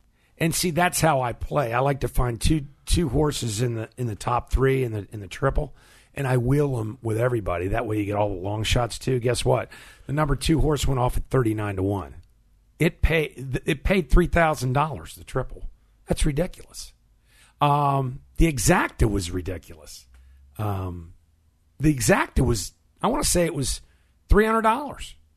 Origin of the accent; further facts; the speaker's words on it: Arlington, Virginia, United States; We're both from Arlington, Virginia.